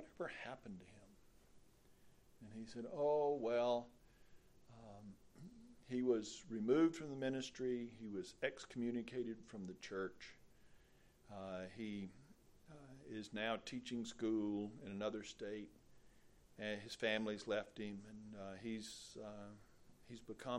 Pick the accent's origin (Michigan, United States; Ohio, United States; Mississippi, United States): Mississippi, United States; Moss Point; but I grew up in Moss Point, which is the north side of Jefferson Avenue. Pascagoula was the south side of Jefferson Avenue.